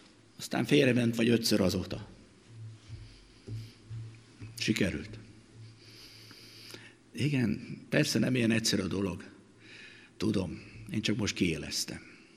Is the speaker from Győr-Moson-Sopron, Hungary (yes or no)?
no; Nagytarcsa, Pest, Hungary; falun nőttem föl, Nagytarcsán, ahol még háztól volt a temetés.